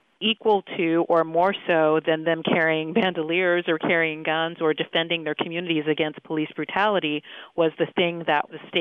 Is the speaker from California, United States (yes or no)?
yes; San Diego, California, United States; Yes, I grew up in San Diego, California. I was the grandchild, I guess, of migrants from the Great Migration.